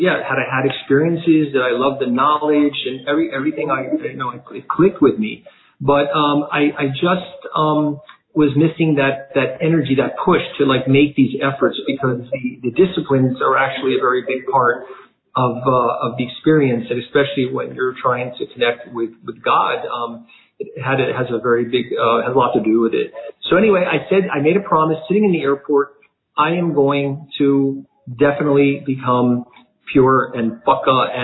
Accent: United States; Having a great life and being American, it wasn't easy for me

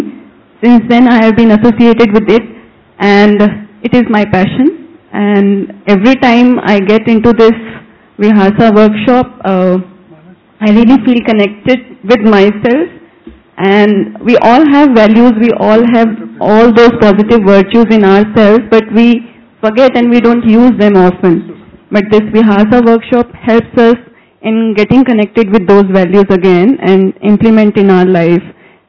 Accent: Delhi, India; moved away as an adult; Basically, I belong to Delhi. I am born and brought up in Delhi. But for the last 3 years, I have been out of Delhi working for public health.

